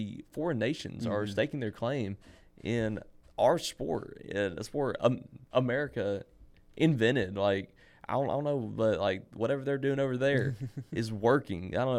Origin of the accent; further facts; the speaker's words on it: Irmo, South Carolina, United States; I grew up in Irmo, South Carolina, which is Hornets country.